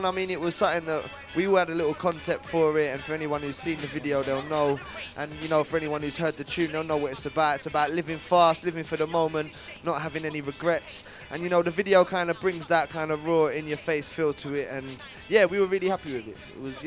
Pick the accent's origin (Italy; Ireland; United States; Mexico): Ireland; I'm Irish. It's like Tourette's for me, you get me?